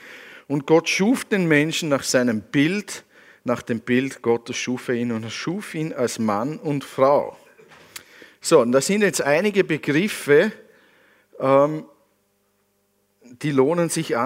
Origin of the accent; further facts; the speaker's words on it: Switzerland; als Schweizer mit dem scharfen SZ-Dingsbumster